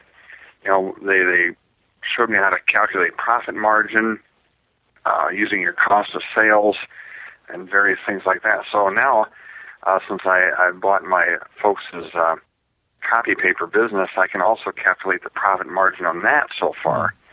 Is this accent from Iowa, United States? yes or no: yes; Hampton, Iowa, United States; You bet. I'm from Hampton, Iowa.